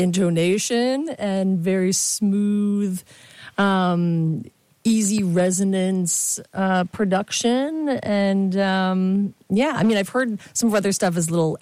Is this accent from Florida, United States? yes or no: yes; Clearwater, Florida, United States; All right, so I'm from Clearwater, Florida.